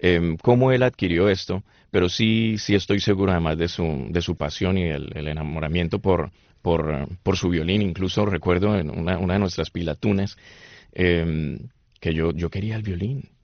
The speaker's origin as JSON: {"language": "Spanish", "town": "Cali", "region": "Valle del Cauca", "country": "Colombia", "tie": "born there", "said": "Yo nací en la ciudad de Cali, en Colombia, por allá en el 75, hijo de padres manizaleños."}